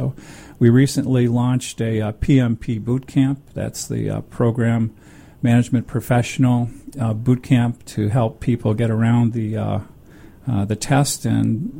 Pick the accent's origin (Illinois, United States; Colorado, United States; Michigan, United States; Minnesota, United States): Michigan, United States; Detroit; So I grew up around Tiger Stadium, blue-collar family, five kids and four pork chops.